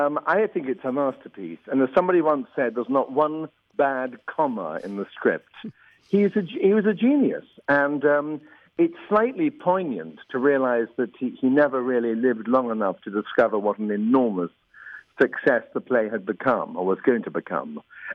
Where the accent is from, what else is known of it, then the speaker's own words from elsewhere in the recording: New York, United States; born there; And I was born in New York, which has given me the best of both worlds.